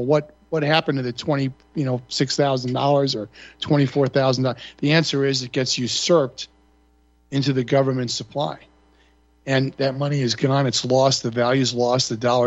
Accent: Long Island, New York, United States; when I was growing up in Long Island, my dad was a dentist.

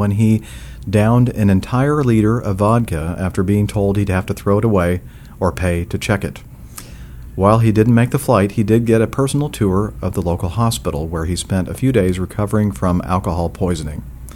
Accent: Portugal; English is a second language; I'm from Portugal, and I'm 23 years old.

